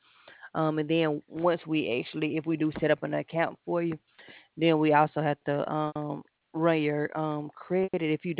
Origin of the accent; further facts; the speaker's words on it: Alabama, United States; I'm from Alabama.